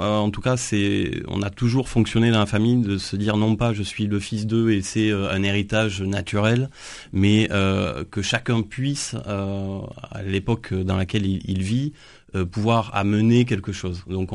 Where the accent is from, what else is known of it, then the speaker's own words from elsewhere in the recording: Occitanie, France; on est originaire de l'Aveyron et on avait, même au-delà de mes grands-parents, cette culture hôtelière.